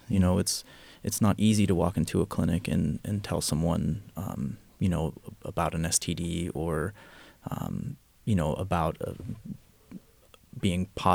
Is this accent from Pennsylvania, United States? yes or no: yes; Butler, Pennsylvania, United States; I grew up in Butler. Everybody always goes, oh, Butler, terrible drug problem.